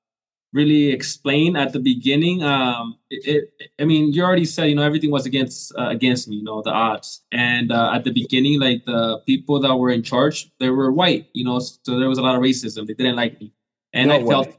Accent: Mexico; English is a second language; now in United States; I do live in Southern California, but I'm Mexican. I'm an immigrant. I immigrated to the United States

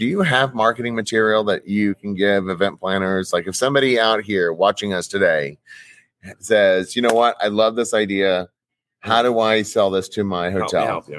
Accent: Florida, United States; And we're from Florida, and Florida is all about, you know, our seas

